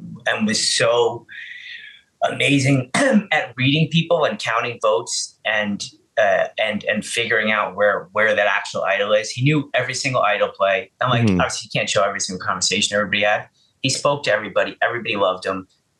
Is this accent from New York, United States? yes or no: yes; Bronx, New York, United States; Like he's from Philly, I'm from the Bronx.